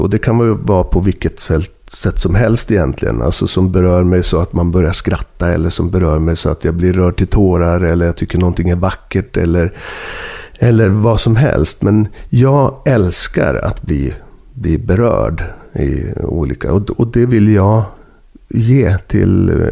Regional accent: Norrbotten County, Sweden; mera tallhedar och granskog som är där uppe i Norrbotten där jag kommer ifrån.

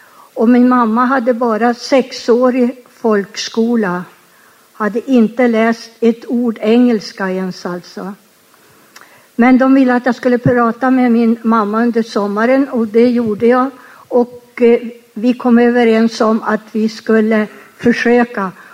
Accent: Sollefteå, Västernorrland County, Sweden; att jag skulle få börja i skolan hemma i Sollefteå

